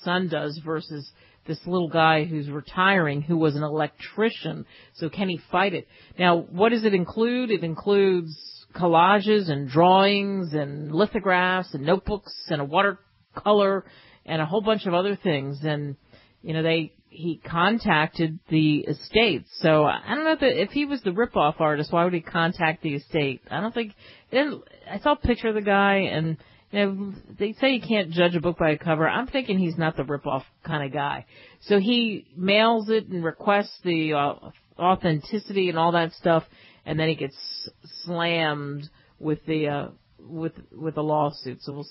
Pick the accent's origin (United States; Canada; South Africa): United States; New Jersey; also born or lived in California, United States; I know I grew up in Jersey, so I think I can talk about that. And I've lived in California.